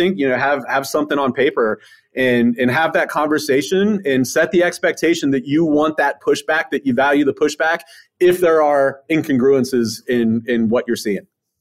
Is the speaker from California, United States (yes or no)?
no; Alabama, United States; also born or lived in Florida; but I'm from Alabama. I'm from Northwest Florida. You know, I'm a simple guy.